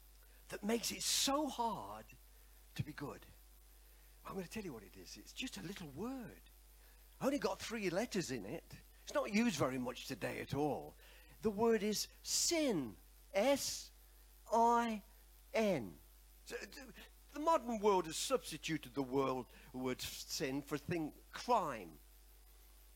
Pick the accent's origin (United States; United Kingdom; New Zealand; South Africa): United Kingdom; Nottingham, East Midlands; moved away; He come from England like I did. I came from Nottingham.